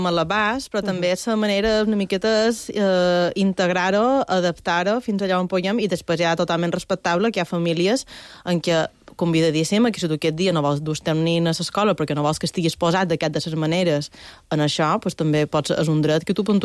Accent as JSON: {"language": "Catalan", "town": "Felanitx", "region": "Balearic Islands", "country": "Spain", "said": "jo crec que també depèn de on has nascut, perquè jo som de Fadenich"}